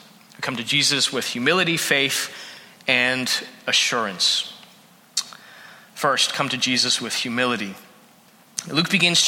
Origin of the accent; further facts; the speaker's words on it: St. Catharines, Ontario, Canada; also born or lived in Hamilton / Toronto; It's in Canada where I grew up in St. Catharines, moved to Hamilton for my undergraduate, then migrated to Toronto for further studies. I am grateful to be in Canada.